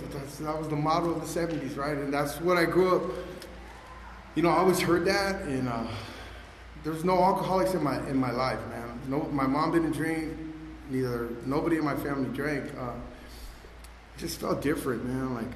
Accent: Los Angeles, California, United States; I grew up in Boyle Heights, California. Man, I don't know if anybody knows where that is. It's in East Los Angeles.

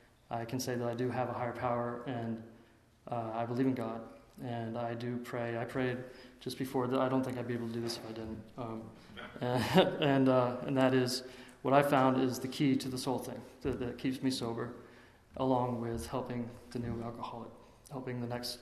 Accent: the South, United States; I come from a religious background. I'm from the South. My family was raised a Methodist

